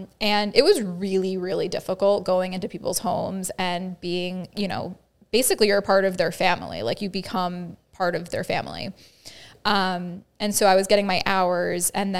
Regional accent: Sharon, United States; knew my family growing up in Sharon and, you know, going through the school systems and stuff.

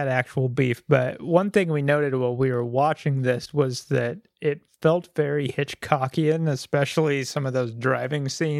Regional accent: Pacific Northwest, United States; No, we're from the Northwest.

